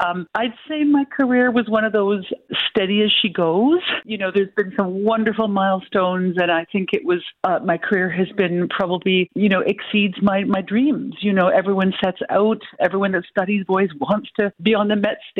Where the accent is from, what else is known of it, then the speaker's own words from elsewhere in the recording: Burlington, Ontario, Canada; You know, I'm Canadian through and through, raised in Burlington, went to elementary, high school, and, proud of that area, Hamilton